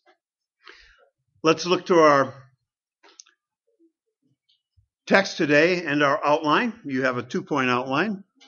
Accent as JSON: {"language": "English", "town": "Grand Rapids", "region": "Michigan", "country": "United States", "tie": "born or raised there", "said": "We grew up in Grand Rapids."}